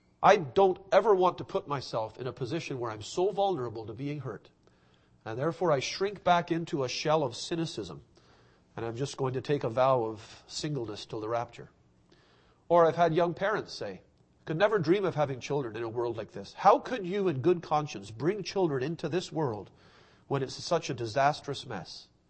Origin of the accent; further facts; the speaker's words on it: Toronto, Ontario, Canada; When I was young, growing up in Toronto with my aunt, there was a lady that lived with us.